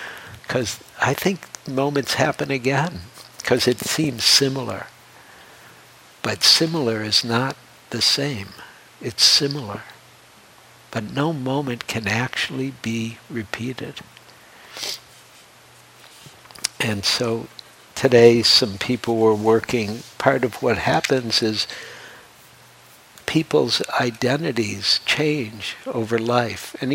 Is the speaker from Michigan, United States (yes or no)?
yes; Detroit, Michigan, United States; I grew up in Detroit. I had a whole life in Detroit.